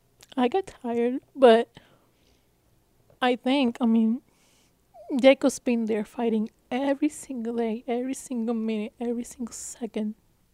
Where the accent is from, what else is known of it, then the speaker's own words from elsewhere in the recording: Puerto Rico; I mean, I'm from Puerto Rico. I know some from other states because I lived in the states before.